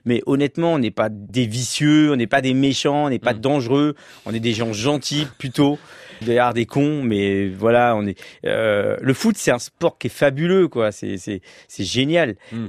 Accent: Le Havre, Normandy, France; Moi, je viens de Cocrioville, petit quartier des hauteurs du Havre

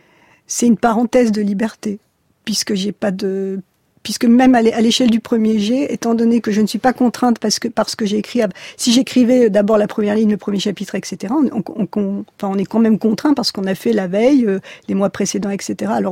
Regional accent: La Rochelle, Nouvelle-Aquitaine, France; moi, j'ai grandi à La Rochelle, ville balnéaire, dont j'ai profité.

